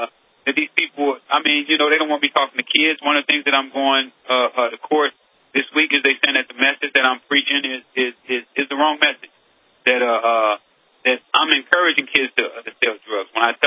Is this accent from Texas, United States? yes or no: no; Los Angeles, California, United States; Well, you know, I grew up in South Central.